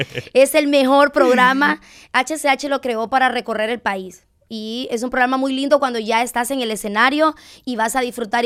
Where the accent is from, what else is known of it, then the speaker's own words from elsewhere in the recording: Honduras; now in Houston, United States; orgullosa de mi barrio, de mi querida Vía Cristina allá en Honduras.